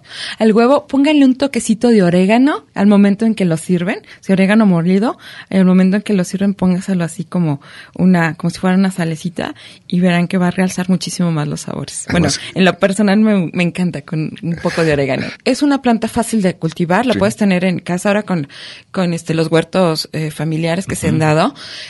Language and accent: Spanish; Durango, Mexico; Y acá en mi tierra, en Durango, se hace una especie de barbacoa